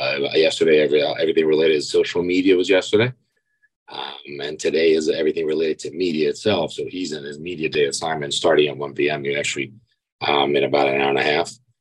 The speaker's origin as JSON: {"language": "English", "country": "Brazil", "tie": "born or raised there", "said": "Being born and raised in Brazil."}